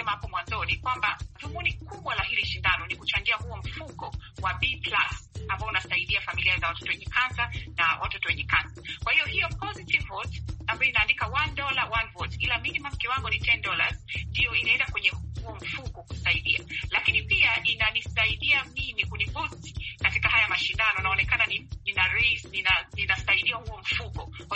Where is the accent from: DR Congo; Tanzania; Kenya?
Tanzania; now in United States; Kwa mfano kama mimi ni Mtanzania, ina maana nikishinda kwa Watanzania au kwa Afrika, hichi ni kitu kizuri